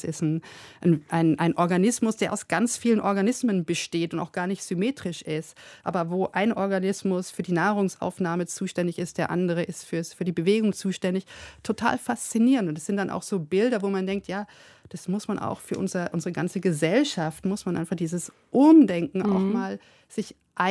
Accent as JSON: {"language": "German", "region": "Baden-Württemberg", "country": "Germany", "tie": "born or raised there", "said": "Also ich bin in einem Dorf aufgewachsen im Schwarzwald und es ging eine Straße in das Dorf rein und die gleiche aber auch wieder raus."}